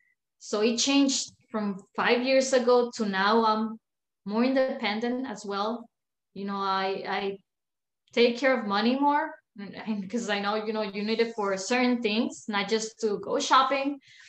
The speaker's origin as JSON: {"language": "English", "country": "Mexico", "second_language": "English", "lives_now": "United States", "said": "I had a customer telling me, I pick an accent from you. I'm like, yes, I'm from Mexico."}